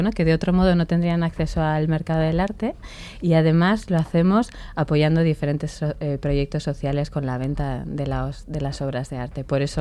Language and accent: Spanish; Bilbao, Basque Country, Spain; Ahí es nada, somos de Bilbao, nacimos en Bilbao y así lo queremos hacer saber al mundo.